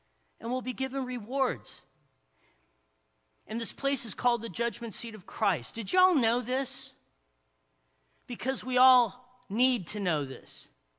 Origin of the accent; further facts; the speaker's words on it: Big Bear, California, United States; my friend Jimmy, who I grew up with in Big Bear, he's hanging out with me. When I moved to Palm Springs, he moved down to Newport area